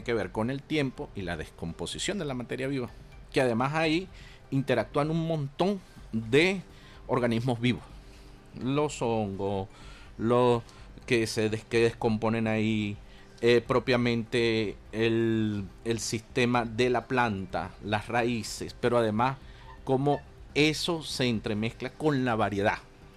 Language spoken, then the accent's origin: Spanish; Venezuela; nosotros somos venezolanos